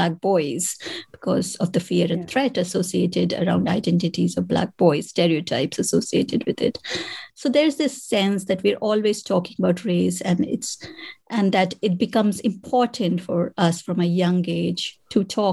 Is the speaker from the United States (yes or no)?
no; India; I think because I came from India